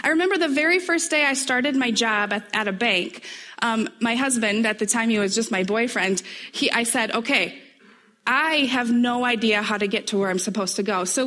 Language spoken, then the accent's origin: English; Michigan, United States; moved away as an adult; now in Grand Rapids, United States; I moved here about 13 years ago, so I've been here for a while now. But for the first year or two, it was a scary place to be in Grand Rapids. We're from a really, really, really small town in northern Michigan.